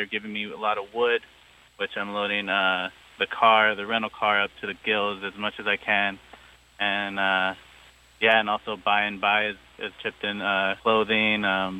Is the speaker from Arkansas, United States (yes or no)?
no; Arizona, United States; I grew up in southern Arizona, deep Basque Yaqui traditions and cultures. So I've always felt connected, and I am Native American.